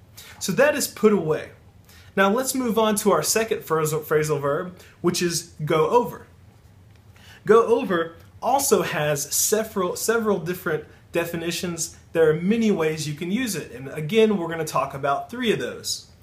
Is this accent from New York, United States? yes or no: no; Louisiana, United States; I'm from Louisiana, which is in the southernmost part of the United States.